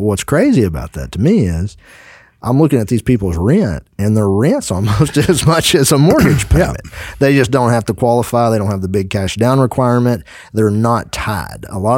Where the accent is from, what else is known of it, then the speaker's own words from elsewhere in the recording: Texas, United States; It was a small town. I'm from Johnson County, so I grew up in this